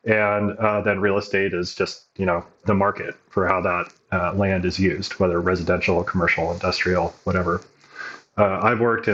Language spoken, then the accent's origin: English; Boise, Idaho, United States; now in Moscow, United States; I grew up in Boise and moved up here to go to college at the University of Idaho and have mostly stuck around since then.